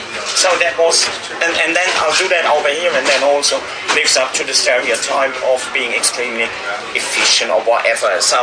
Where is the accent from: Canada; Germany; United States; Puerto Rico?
Germany; Hagen, North Rhine-Westphalia; I said, yeah, I'm from Hagen. So what is it, Ruhr Valley?